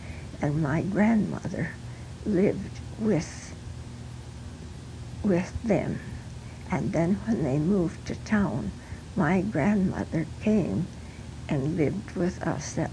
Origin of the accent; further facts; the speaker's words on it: New Richland, United States; born there; I was born right here in Richland.